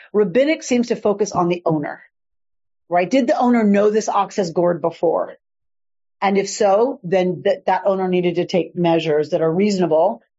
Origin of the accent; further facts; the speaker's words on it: United States; I know we are so American that like shocks us and it takes us a minute